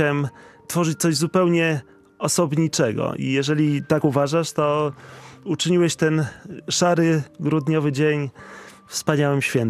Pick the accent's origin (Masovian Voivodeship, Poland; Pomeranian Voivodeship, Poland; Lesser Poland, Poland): Masovian Voivodeship, Poland; Warsaw; Ja jestem rodowitym mieszkańcem Warszawy